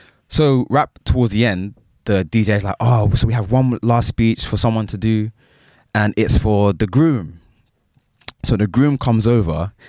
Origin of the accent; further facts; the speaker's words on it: Hayes, London, United Kingdom; I had to represent. I'm from Hayes. I have to represent.